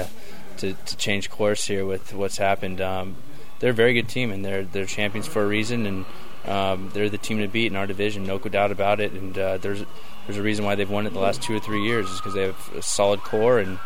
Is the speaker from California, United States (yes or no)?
yes; Redondo Beach, California, United States; now in Orange County, United States; I mean, I grew up in Redondo Beach, and now I live in Orange County